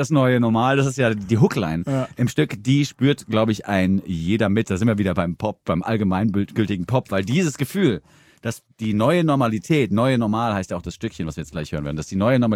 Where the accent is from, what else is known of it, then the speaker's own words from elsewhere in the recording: Germany; für mich als so West Germany Boy.